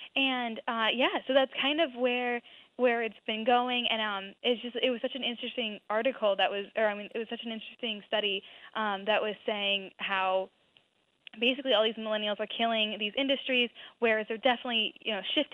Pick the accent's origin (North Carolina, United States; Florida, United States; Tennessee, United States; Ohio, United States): Florida, United States; now in New York City, United States; I'm from Florida, and like now I live in New York City, which there's no golf courses anywhere.